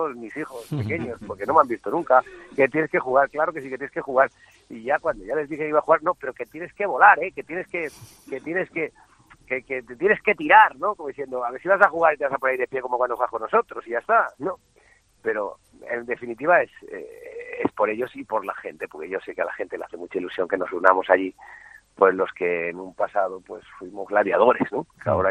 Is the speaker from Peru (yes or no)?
no; Valencia, Valencian Community, Spain; yo también sé que de aquí en Valencia somos muy de este